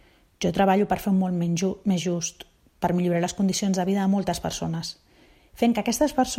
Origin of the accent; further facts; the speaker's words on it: Tiana, Catalonia, Spain; Espero treballar per millorar la qualitat de vida dels tianencs i tianenques, de la gent del meu poble